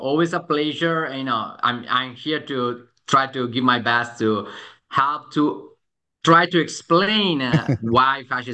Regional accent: Italy; English is a second language; moved away as an adult; now in New York, United States; I'm Italian, but I'm a medical doctor. I'm now assistant professor in New York University School of Medicine. So before COVID, I was back and forward from New York to Italy, to Padova.

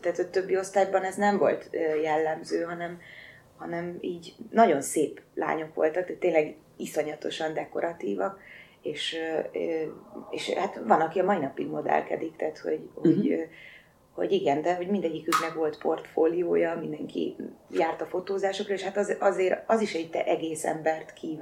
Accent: Pilisvörösvár, Pest, Hungary; És mondom, tehát én Vörösvárról jövök

